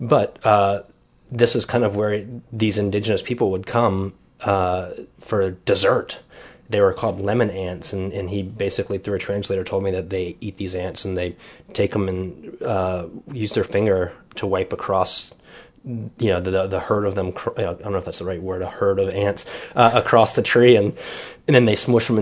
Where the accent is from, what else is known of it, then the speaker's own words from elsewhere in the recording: Richmond, Virginia, United States; I'm from Richmond, Virginia, and on days when I was incredibly bored, I'd go to the Richmond Science Museum